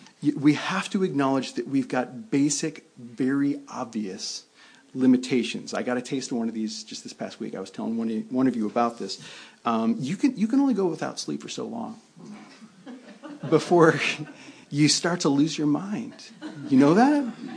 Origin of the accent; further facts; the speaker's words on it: West Seneca, New York, United States; I grew up in the suburbs of Buffalo, New York, in a town called West Seneca.